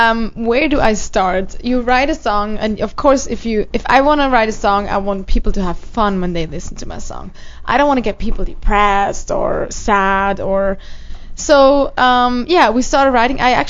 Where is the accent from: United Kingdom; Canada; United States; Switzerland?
Switzerland; No, I'm from Switzerland.